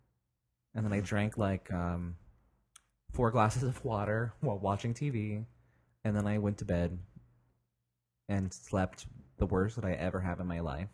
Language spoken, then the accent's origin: English; Indiana, United States; and then I'd go back to my hometown, which is only 45 minutes from Indy, you know, visit my parents